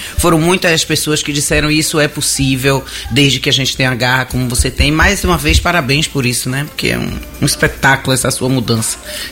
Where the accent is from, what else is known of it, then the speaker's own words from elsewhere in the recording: Salvador, Bahia, Brazil; Eu amo minha terra, eu amo Salvador, e eu fico pensando sempre de que forma eu posso contribuir com isso.